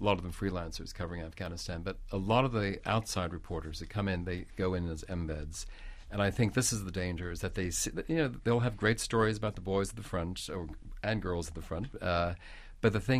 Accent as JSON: {"language": "English", "region": "New York", "country": "United States", "lives_now": "Geneva, Switzerland", "said": "I'm based in Geneva. I'm originally actually from New York, but I was one of these mongrels, you know, living in different parts of the world. No, I'm based in Geneva"}